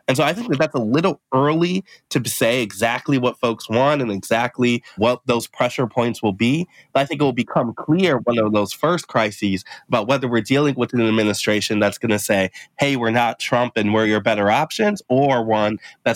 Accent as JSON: {"language": "English", "region": "Midwest", "country": "United States", "said": "As a Midwesterner, I don't think we complain too much about not getting enough political attention."}